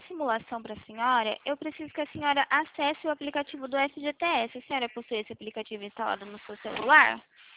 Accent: Cordeirópolis, São Paulo, Brazil; Eu sou do interior de São Paulo, eu estou falando de Cordeirópolis.

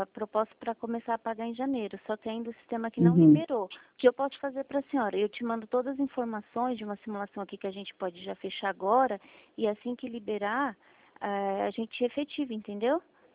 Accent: Itatiba, São Paulo, Brazil; eu sou de Itatiba.

